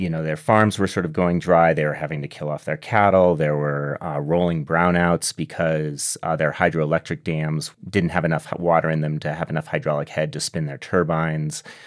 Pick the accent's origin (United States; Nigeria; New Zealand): United States; Southwest; The reason why I wrote in the Colorado River and the Southwest is because I grew up in the Southwest.